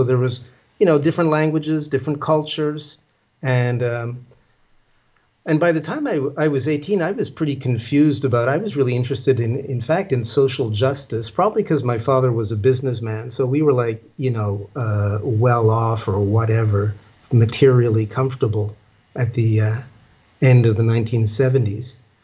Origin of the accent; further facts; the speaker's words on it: Montreal, Quebec, Canada; I grew up in, I was born in Montreal, and my parents were immigrants from Egypt, Ireland, and England. They were already culturally mixed.